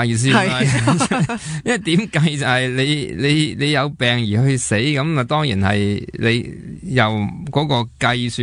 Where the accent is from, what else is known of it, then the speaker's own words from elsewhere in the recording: Hong Kong; 我哋中国人，我哋香港人就好愿意关心自己嘅身体噶嘛。